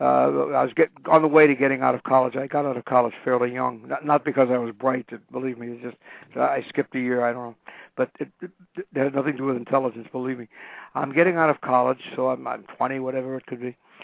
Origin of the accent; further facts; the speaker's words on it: Brooklyn, New York, United States; I'm from Brooklyn. We don't have angels.